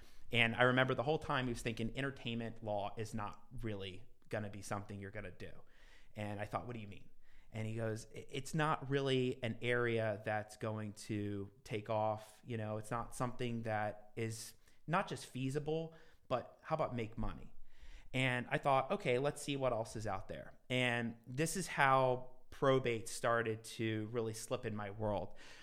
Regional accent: Miami, Florida, United States; So I grew up in Miami. For the longest time I was there, probably about 20 years.

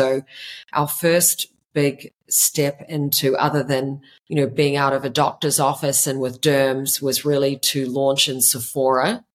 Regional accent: New Zealand; My background is I'm a New Zealander, was born and raised in New Zealand.

